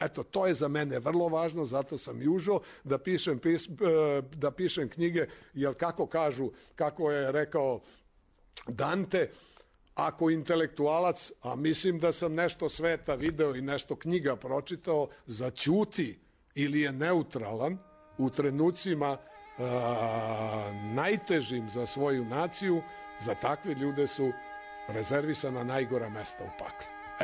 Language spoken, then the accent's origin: Serbian; Belgrade, Serbia; ja sam rođeni Beograđanin, ali moj otac došao u Beograd 44. godine i tu je formirao porodicu